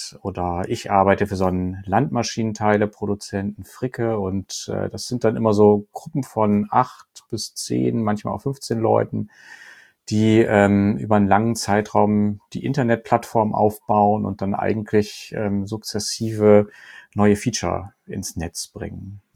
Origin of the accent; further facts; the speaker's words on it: Osnabrück, Lower Saxony, Germany; now in Bremen, Germany; Ich komme ursprünglich aus Osnabrück, lebe aber schon seit Ende der 80er Jahre in Bremen, habe hier studiert